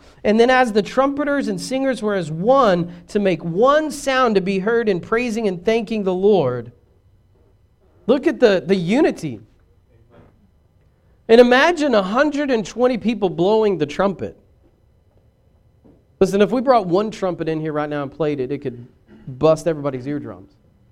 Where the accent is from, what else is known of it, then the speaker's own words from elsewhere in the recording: the South, United States; we have common values because we're from the South and just the way we are as people.